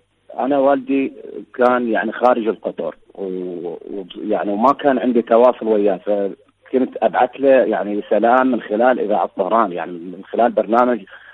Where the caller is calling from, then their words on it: Maysan, Iraq; هو إحنا عندنا بالعراق يعني تكون مثلا عندنا بمحافظة ميسان البث يعني ما قاعد يعني بث ضعيف